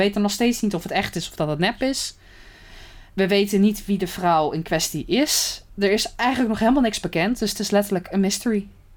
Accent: Netherlands; En ik kom wel helemaal uit Nederland.

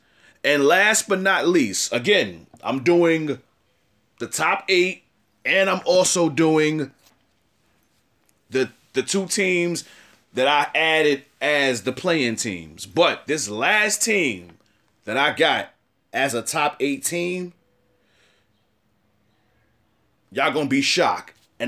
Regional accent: New York, United States; This is not me being biased, saying that because I'm from New York.

